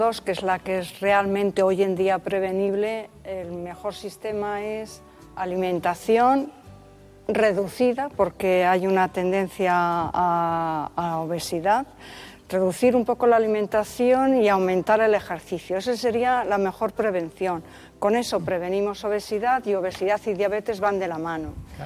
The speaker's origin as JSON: {"language": "Spanish", "town": "Bilbao", "region": "Basque Country", "country": "Spain", "said": "somos de Bilbao."}